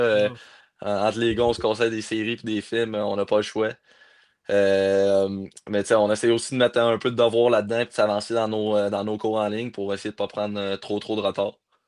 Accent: Quebec City, Quebec, Canada; Pas tant souvent, mais moi, je viens de Québec.

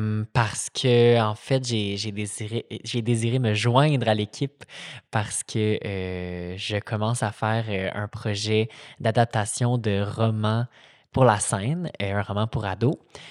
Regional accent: Quebec City, Quebec, Canada; Moi, je viens de Québec, fait que je me sentais très interpellée par le sujet

